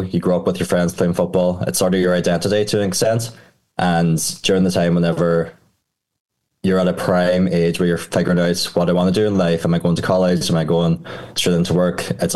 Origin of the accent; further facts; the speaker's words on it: Ireland; growing up in Ireland. Like, I didn't come out as gay until 28. I'm now 31.